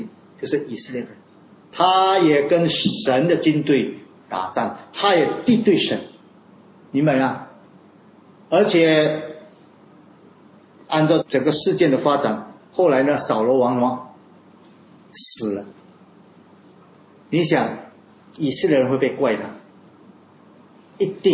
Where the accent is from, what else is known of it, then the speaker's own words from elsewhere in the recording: China; 上面的就变成天，下面就变成地啊，这个是我们中国人的这个神话来的。